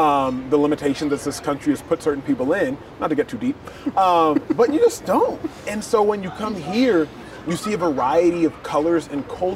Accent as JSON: {"language": "English", "country": "Nigeria", "said": "is my faith, my Christianity, and being a Nigerian."}